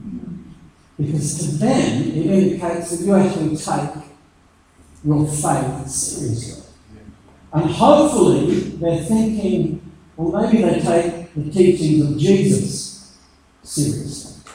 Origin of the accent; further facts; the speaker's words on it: Australia; I'm actually an Australian Catholic. I'm not a Catholic Australian. I'm an Australian Catholic.